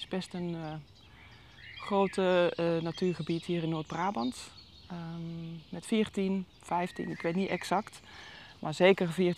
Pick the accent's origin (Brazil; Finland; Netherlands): Finland; Helsinki, Uusimaa; moved away as an adult; Ik ben in Helsinki opgegroeid, geboren en opgegroeid. Tot mijn 19e ongeveer gewoond.